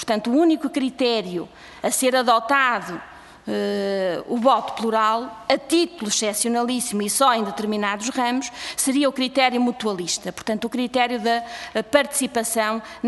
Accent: Portugal; sou portuguesa

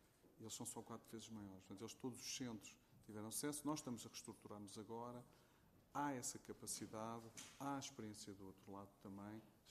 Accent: Portugal; nós, como portugueses, vamos querer puxar o máximo que pudermos

